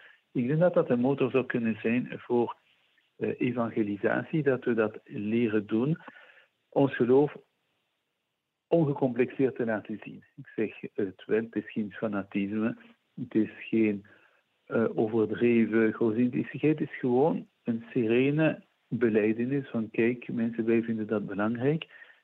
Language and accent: Dutch; Hasselt, Limburg, Belgium; born there; Ik denk nu meteen aan mijn geboortestad Hasselt